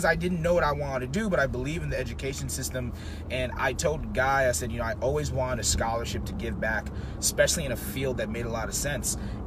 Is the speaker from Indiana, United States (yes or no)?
no; New York, United States; I'm a kid from New York, New Jersey. I didn't come from this good high-end food. I came from, like, mother's cooking, Filipino, Puerto Rican food.